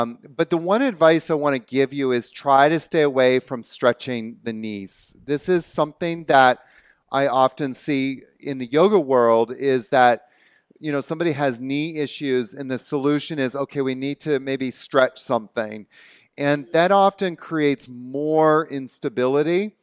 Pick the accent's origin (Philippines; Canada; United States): Canada; accent: Canadian; Is my Canadian accent coming out, eh?